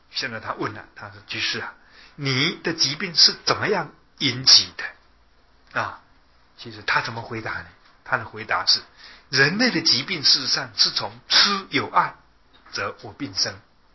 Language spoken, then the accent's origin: Chinese; China; 所以我们中国人讲孝道的意思是说